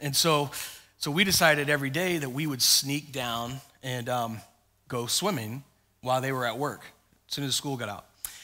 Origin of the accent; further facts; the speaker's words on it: Florida, United States; When I was a kid growing up in Florida, there was a part of our, we had grown up on a ranch